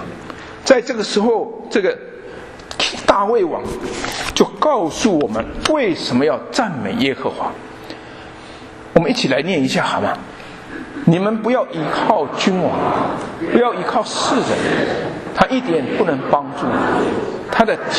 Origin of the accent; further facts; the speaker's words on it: Taiwan; 我在台湾出生长大，我太太是上海人